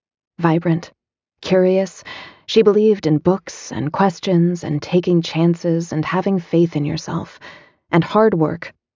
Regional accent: East Coast, United States; I grew up on the East Coast. I came from a small family of academics.

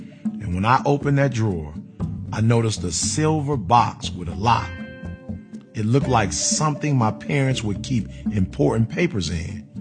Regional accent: Chicago, Illinois, United States; born there; It indicated that I was born in Chicago within city limits.

